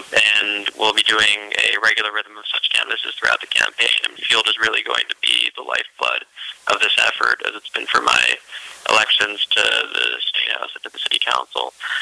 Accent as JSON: {"language": "English", "region": "Rhode Island", "country": "United States", "said": "here in my home state of Rhode Island"}